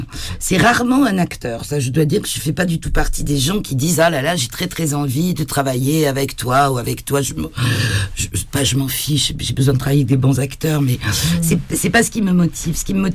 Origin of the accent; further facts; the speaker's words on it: Basque Country, France; Moi, je suis pas de Paris, je suis basque, donc j'étais très loin de la région parisienne.